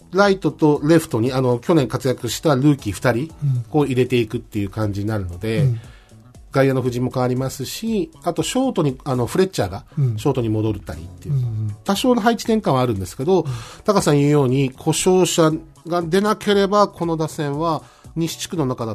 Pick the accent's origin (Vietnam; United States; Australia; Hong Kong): United States; Atlanta, Georgia; アトランタで生まれ育って、はい、小さな頃から、あの、フルトンカウンティ、はい、あの、オリンピックの会場だった、はい、あそこに通って